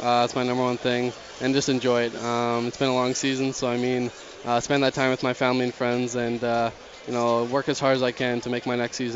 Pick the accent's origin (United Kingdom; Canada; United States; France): Canada; North Delta, British Columbia; also born or lived in White Rock; I'm from White Rock, B.C. Grew up in North Delta.